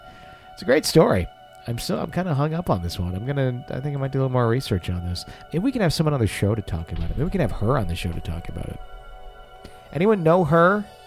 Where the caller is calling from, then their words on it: Saint Paul, Minnesota, United States; I am writing from Frogtown, Minnesota.